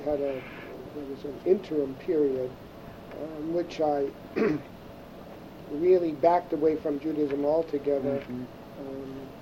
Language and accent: English; Newburyport, Massachusetts, United States; now in Monroeville, United States; Well, I grew up in Newburyport, Massachusetts. N-E-W-B-U-R-Y-P-O-R-T, Newburyport, Massachusetts.